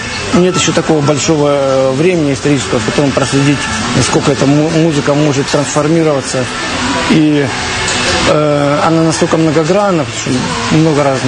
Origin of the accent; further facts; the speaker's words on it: Ukraine; мы простые ребята, как говорится, с соседнего двора, с соседней страны, даже я там с Украины.